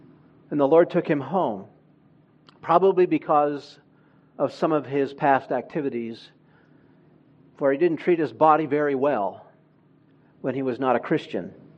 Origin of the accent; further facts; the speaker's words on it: Honduras; moved away; I grew up not in this country, but I grew up in Central America, in Honduras